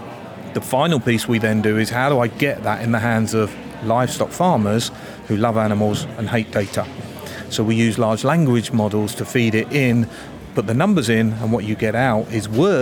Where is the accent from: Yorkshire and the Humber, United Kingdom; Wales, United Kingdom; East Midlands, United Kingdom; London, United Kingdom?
East Midlands, United Kingdom; I'm from Derbyshire